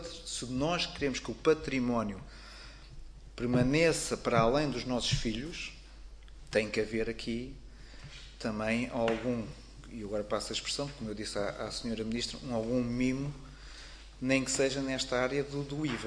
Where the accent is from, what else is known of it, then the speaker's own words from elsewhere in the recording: Vila Franca de Xira, Lisbon, Portugal; porque eu sou de Vila Franca de Xira